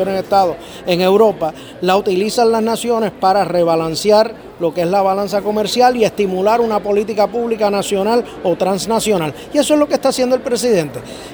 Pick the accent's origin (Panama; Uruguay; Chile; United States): United States; somos americanos, que hablamos dos idiomas, que somos hispanos.